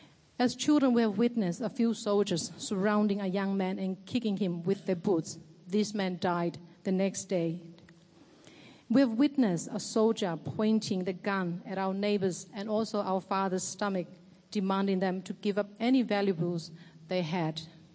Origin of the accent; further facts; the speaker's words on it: Timor-Leste; I'm originally from East Timor, or Timor-Leste, as it is now known.